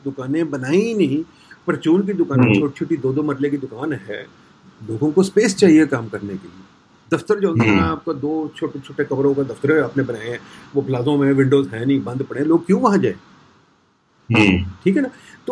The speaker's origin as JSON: {"language": "Hindi", "town": "Lahore", "region": "Punjab", "country": "Pakistan", "tie": "born or raised there", "said": "मैं बचपन से लाहौर में रहता रहूँ"}